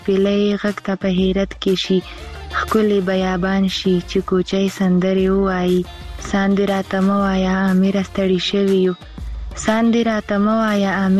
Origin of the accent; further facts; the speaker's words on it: Khyber Pakhtunkhwa, Pakistan; زه خپیرې له وزیرستان نه یم